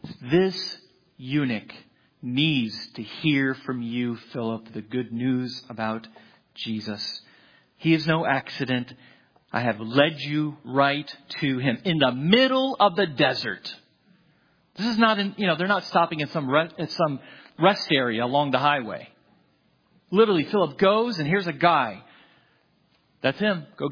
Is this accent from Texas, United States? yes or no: no; Brick Township, New Jersey, United States; also born or lived in Newark; But that's where I was born, Newark, New Jersey. And that I would be, as an 8-year-old child, living at 974 Linden Avenue, Brick Township, New Jersey.